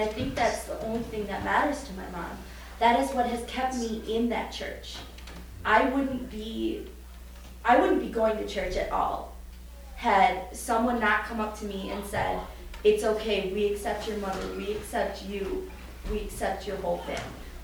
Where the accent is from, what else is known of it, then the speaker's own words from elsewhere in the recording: Milwaukee, Wisconsin, United States; I'm from Milwaukee, Wisconsin.